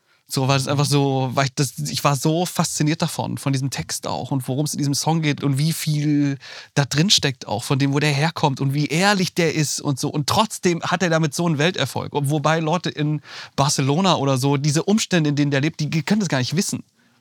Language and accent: German; Thuringia, Germany; Aus Thüringen eigentlich.